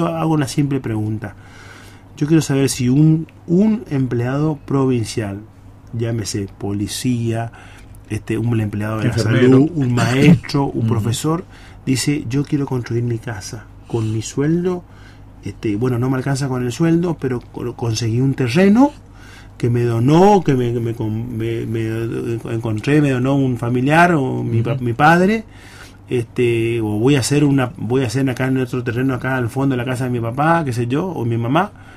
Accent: Corrientes, Argentina; los libreros también somos correntinos

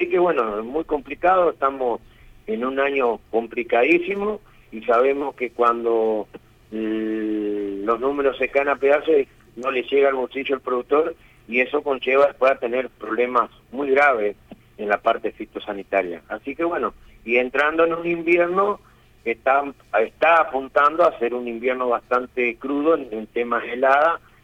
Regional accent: Argentina; Totalmente, lamentablemente es lo que nos pasa en la Argentina con diferentes gobiernos que van saliendo

